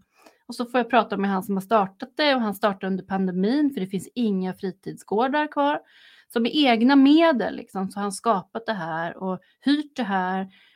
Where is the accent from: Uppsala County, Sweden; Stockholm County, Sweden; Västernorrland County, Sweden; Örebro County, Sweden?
Uppsala County, Sweden; Tierp; Jag är uppvuxen utanför Tierp själv.